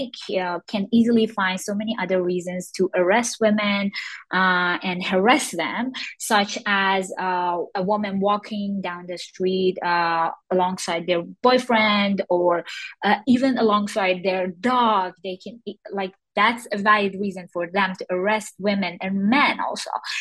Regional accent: Iran; moved away as an adult; now in United States; I was born and raised in Iran and left Iran 9 years ago when I was 26.

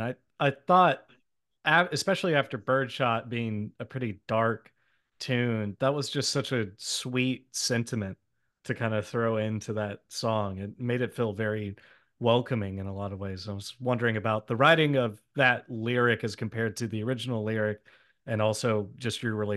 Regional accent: Texas, United States; growing up near Houston, I've driven near a tornado and I've been down there for enough hurricanes

